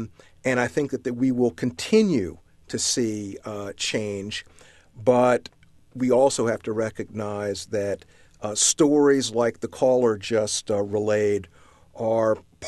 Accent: South Carolina, United States; Representative Joe Wilson of South Carolina, my home state, shouted, you lie.

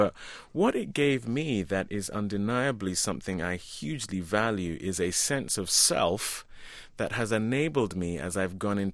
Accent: London, United Kingdom; These were all things that were badges of honor where I grew up in North London.

